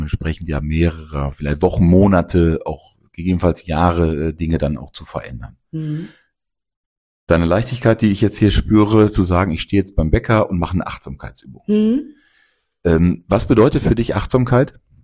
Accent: Datteln, North Rhine-Westphalia, Germany; ich hatte das Buch ja auch gefunden in Datteln, in meinem Heimatort

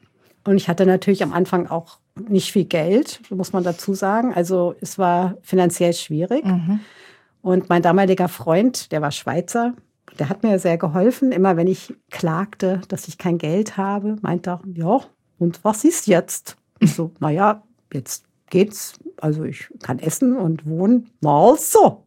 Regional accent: Hesse, Germany; als Hessin

